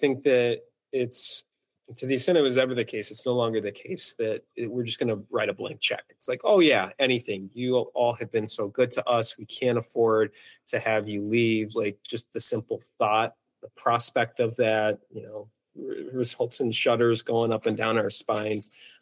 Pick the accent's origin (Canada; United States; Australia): United States; Arizona; I grew up in Southern Arizona.